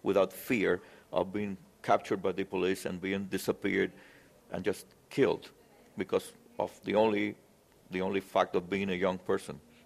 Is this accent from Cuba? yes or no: yes; Cuba; English is a second language; So I learned English here in Cuba since I was a very little kid. And my family was part of the Cuban establishment of the 1940s and 50s. And that's where I grew up